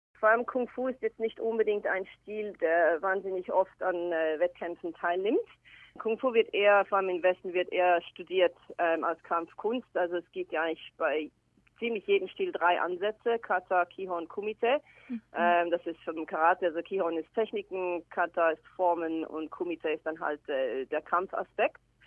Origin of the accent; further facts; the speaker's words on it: Switzerland; now in Melbourne, Australia; ich bin ursprünglich aus der Schweiz, bin jetzt seit 10 Jahren in Melbourne.